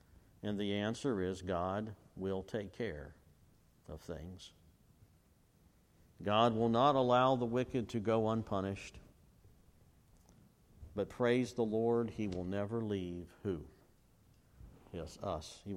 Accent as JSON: {"language": "English", "country": "United States", "tie": "born or raised there", "said": "the place, the nation, the prosperity and all of that that I grew up with here in the United States"}